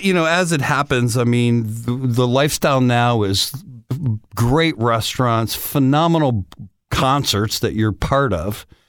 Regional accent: Detroit, Michigan, United States; So growing up in Detroit, most of my friends' parents worked for the car industry.

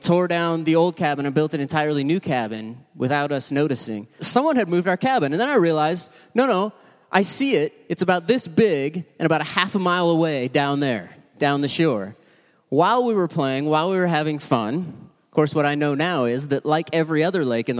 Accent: Montana, United States; Full disclosure, I grew up in Montana. Don't judge me.

